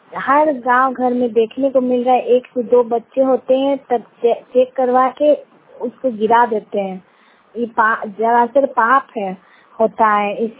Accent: Kasma Chatti, Jharkhand, India; गांव कस्मा चट्टी जिला बोकारो की निवासी हूँ।

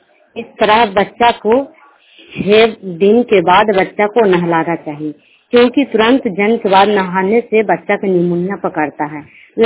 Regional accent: Nausara, Bihar, India; नौसारा के रहने वाली हूँ, हरनौत प्रखंड जिला नालंदा।

